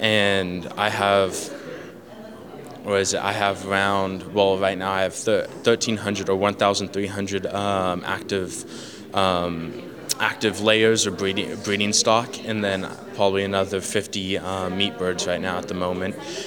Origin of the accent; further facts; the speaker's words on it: Madera, California, United States; I'm from Madera, California.